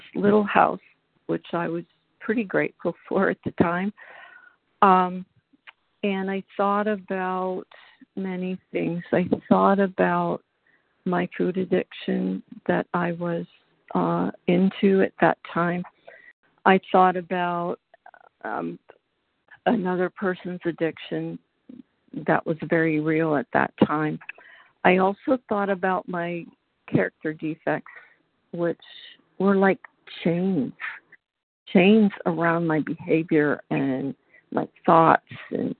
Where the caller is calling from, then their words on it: Pennsylvania, United States; Yeah, I'm from Pennsylvania.